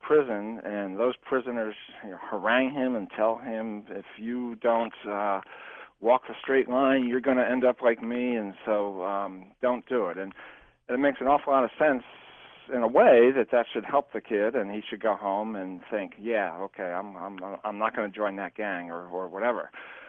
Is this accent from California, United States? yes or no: no; Philadelphia, Pennsylvania, United States; now in Virginia, United States; Well, I grew up in Philadelphia, lived here in Virginia for many years.